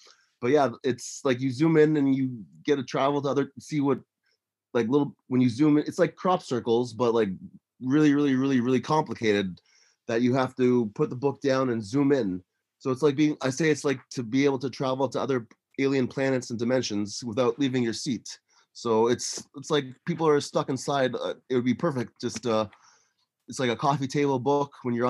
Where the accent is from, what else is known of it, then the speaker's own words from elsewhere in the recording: Canada; I'm from Canada.